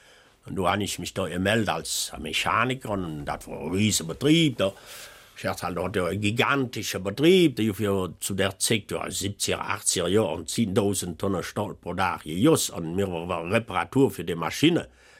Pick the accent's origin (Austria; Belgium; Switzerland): Belgium; Burg-Reuland, Wallonia; Ja, ich bin in Aul-Reuland geboren. Aul liegt direkt an der Grenze, an Uchtal. Ich bin 1940 geboren